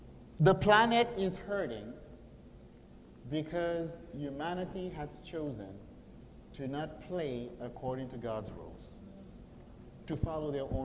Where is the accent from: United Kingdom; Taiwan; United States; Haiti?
Haiti; And so I'm from Haiti.